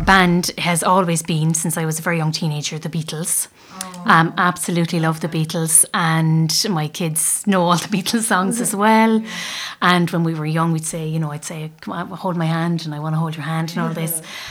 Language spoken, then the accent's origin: English; Munster, Ireland; accent: Tipperary; and I'm from Tipperary. And lecturing here, I've often kind of hidden my accent.